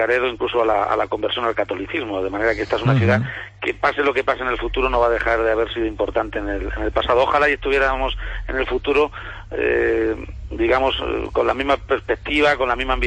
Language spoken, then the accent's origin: Spanish; Spain; al que creo que tendremos que contribuir como españoles todos